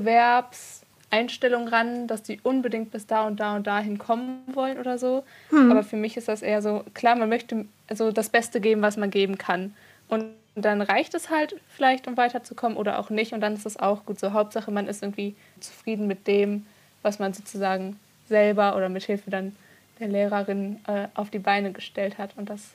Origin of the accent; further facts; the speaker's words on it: Wuppertal, North Rhine-Westphalia, Germany; ich komme aus Wuppertal und war auch erstmal an der Bergischen Musikschule hier.